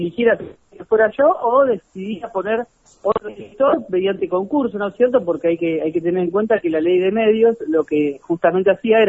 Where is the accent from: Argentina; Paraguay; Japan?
Argentina; Ushuaia, Tierra del Fuego; also born or lived in Buenos Aires; yo me fui a estudiar a Buenos Aires, yo soy de acá de Ushuaia, uh-huh. Me fui a estudiar a Buenos Aires, cuando finalicé mis estudios volví